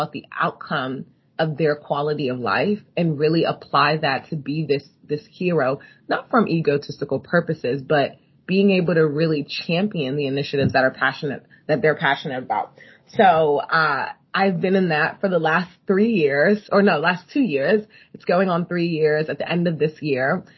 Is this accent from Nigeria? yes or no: yes; Nigeria; because I grew up partly in Nigeria